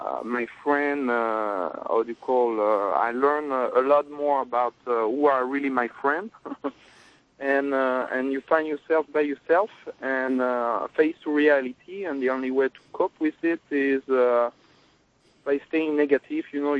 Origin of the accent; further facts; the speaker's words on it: France; now in New York, United States; I'm French.